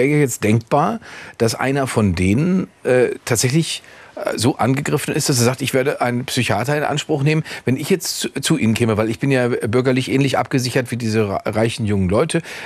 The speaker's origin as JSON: {"language": "German", "region": "Rhineland", "country": "Germany", "said": "Fragt sich auch als Rheinländer übrigens."}